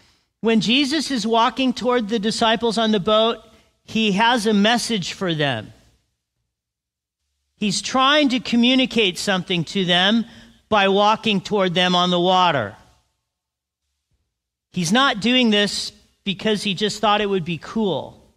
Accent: Big Bear Lake, California, United States; So as I grew up in Big Bear, my dad for a living built cabins in Big Bear.

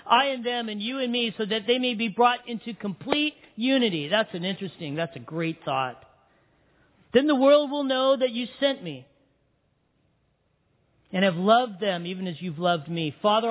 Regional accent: Big Bear, California, United States; I'm a Big Bearian. I was born and raised in Big Bear.

